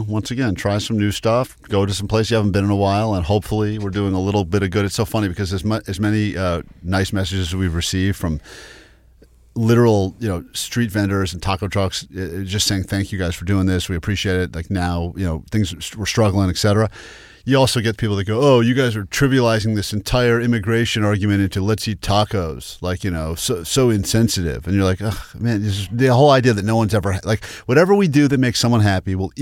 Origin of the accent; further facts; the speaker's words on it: East Coast, United States; I grew up on the East Coast. We're not known for our Mexican fare.